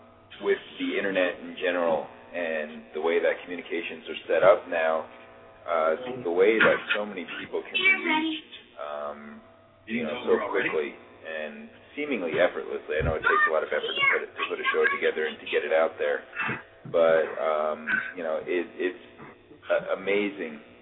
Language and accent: English; New Jersey, United States; I was actually born and raised in New Jersey.